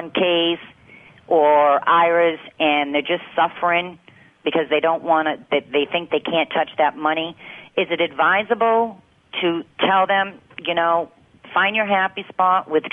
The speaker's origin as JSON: {"language": "English", "region": "Rhode Island", "country": "United States", "said": "I'm from Rhode Island, and I'm quite aware of what's going on."}